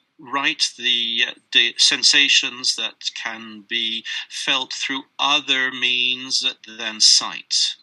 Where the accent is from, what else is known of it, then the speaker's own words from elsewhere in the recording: France; English is a second language; now in Germany; I'm 32 years old. I'm French and I'm talking from Germany.